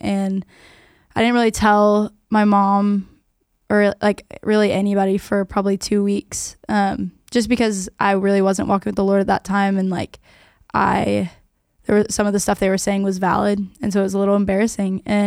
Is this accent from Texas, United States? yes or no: yes; Austin, Texas, United States; you know, we grew up in Austin.